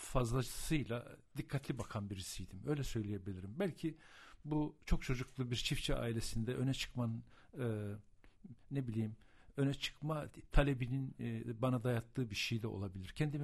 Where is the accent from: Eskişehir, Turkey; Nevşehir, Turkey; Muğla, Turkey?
Nevşehir, Turkey; Avanos; bir dönem Kırşehir'in ilçesi olarak da addedilen, sonra Nevşehir'in ilçesi olan Avanos'ta doğdum, büyüdüm.